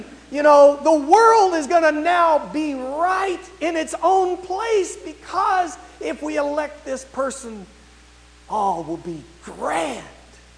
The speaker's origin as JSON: {"language": "English", "region": "Texas", "country": "United States", "said": "We're for the Dallas Cowboys. I'm from Texas."}